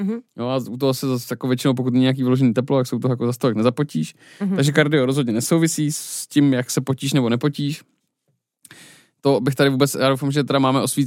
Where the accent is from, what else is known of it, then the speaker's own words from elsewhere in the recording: Liberec, Liberec Region, Czechia; já jsem z Liberce, tam je to hodně oblíbený